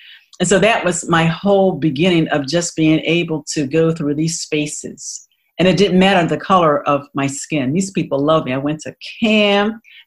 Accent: Philadelphia, Pennsylvania, United States; So here's my story. I grew up in Philadelphia.

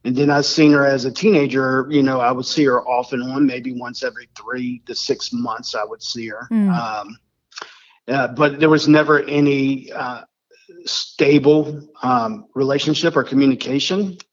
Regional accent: Portsmouth, Virginia, United States; born there; I was born in Portsmouth, Virginia, and I was born in a normal family.

